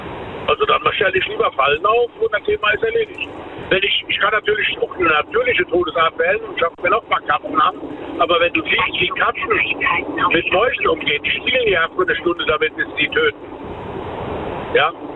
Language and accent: German; Rhineland-Palatinate, Germany; Ich bin aus der Eifel, bei Main, bei Kerich.